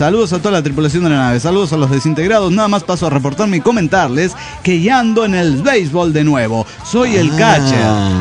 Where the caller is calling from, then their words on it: Morelia, Michoacán, Mexico; de Morelia, Michoacán.